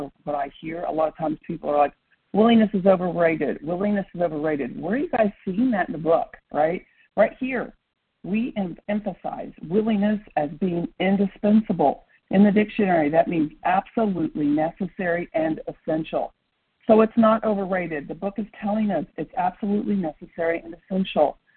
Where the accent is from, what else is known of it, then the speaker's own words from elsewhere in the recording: Tulsa, Oklahoma, United States; From Tulsa, Oklahoma, recovered compulsive overeater and bulimic.